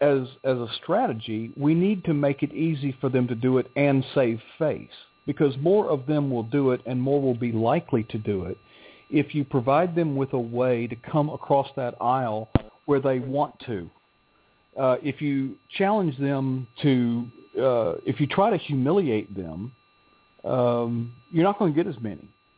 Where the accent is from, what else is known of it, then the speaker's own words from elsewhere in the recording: the South, United States; I'm from the South, and actually I grew up with what turned out to be a liberal Democrat congressman.